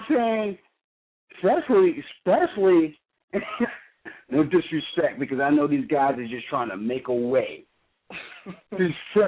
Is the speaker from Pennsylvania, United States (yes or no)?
yes; New Kensington, Pennsylvania, United States; because I'm from New Kensington, you know what I'm saying? I got my whole hustle from the NKP. You know me, smoked off from New Kensington.